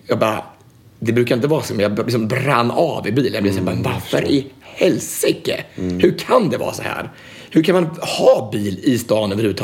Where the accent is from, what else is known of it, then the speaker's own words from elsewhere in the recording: Alingsås, Västra Götaland County, Sweden; Så jag måste liksom, jag kommer från Alingsås.